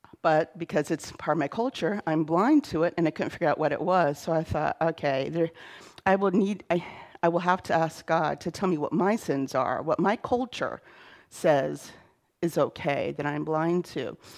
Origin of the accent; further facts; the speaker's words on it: Pennsylvania, United States; Even though I grew up in Pennsylvania, there was a year that I spent in Virginia.